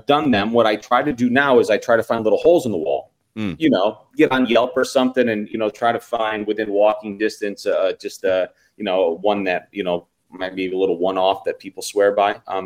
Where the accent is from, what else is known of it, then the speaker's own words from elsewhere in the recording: New York, United States; I prefer tavern-style pizza. I'm from New York, so my dad's side of the family is from Long Island. I grew up with, you know, New York pizza, thin crust, thinner.